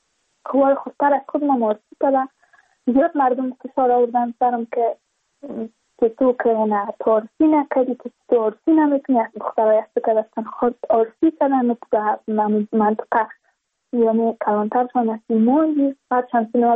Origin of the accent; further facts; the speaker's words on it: Badakhshan, Afghanistan; چون ما از بدخشان هستیم